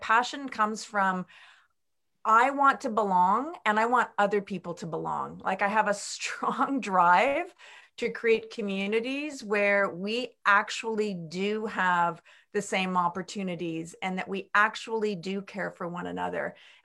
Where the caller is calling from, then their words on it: Canada; I'm calling in from Canada.